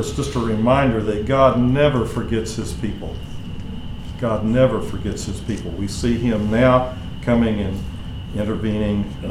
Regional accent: Corpus Christi, Texas, United States; I came from Corpus Christi. And if I really wanted to return to my country, so to speak, I would say that would be Corpus Christi.

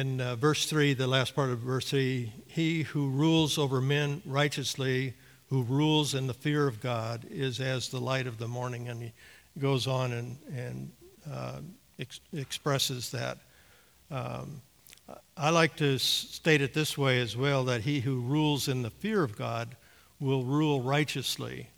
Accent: Oregon, United States; I'm a very privileged man. I grew up in Oregon. I tell people that I never owned an umbrella until I left Oreg

